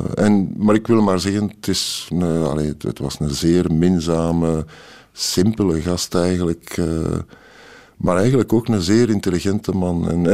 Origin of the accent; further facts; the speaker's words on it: Flanders, Belgium; dan wij Vlamingen